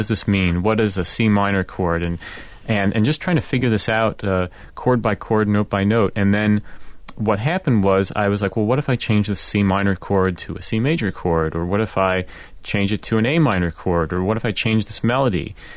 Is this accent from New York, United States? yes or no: yes; Buffalo, New York, United States; And so the Buffalo Philharmonic, my hometown orchestra, performed Overture for our City on that program.